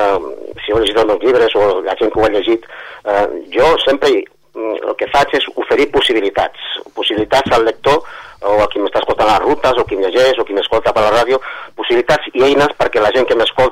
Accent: El Prat de Llobregat, Catalonia, Spain; Sí, jo soc nascut del Prat, soc pota blava, de fet.

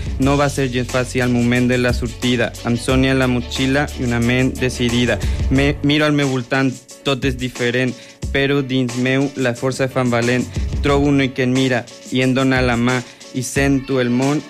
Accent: Paraguay; now in Barcelona, Spain; Jo soc de Paraguai.

